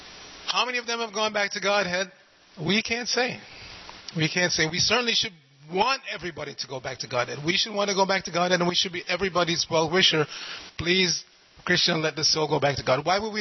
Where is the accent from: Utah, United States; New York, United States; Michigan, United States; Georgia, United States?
New York, United States; I'm from New York. I was raised on bagels.